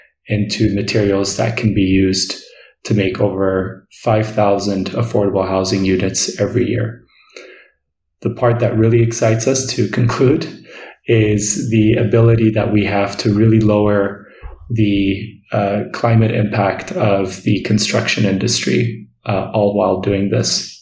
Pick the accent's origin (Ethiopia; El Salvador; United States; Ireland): Ethiopia; Addis Ababa; how a city like the one I grew up in Addis Ababa can also benefit from this type of technology